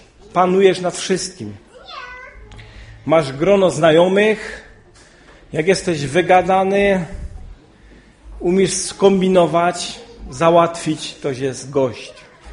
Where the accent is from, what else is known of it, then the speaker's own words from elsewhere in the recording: Jastrzębie-Zdrój, Silesian Voivodeship, Poland; ja pochodzę z miasta, z Jastrzębia. Ja nie mieszkałem w Wiśle.